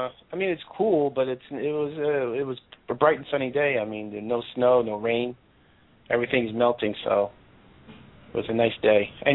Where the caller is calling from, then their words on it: New York, United States; I'm up here in New York.